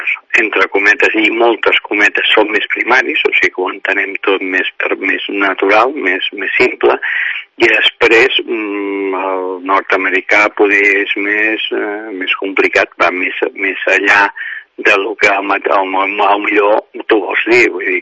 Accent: Sant Cugat, Catalonia, Spain; la vaig voler presentar aquí a Sant Cugat, en principi, perquè, bueno, és el meu lloc d'origen

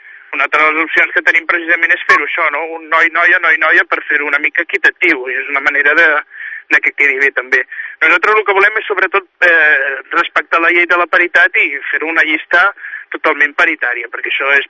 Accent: Catalonia, Spain; som catalans, també som espanyols

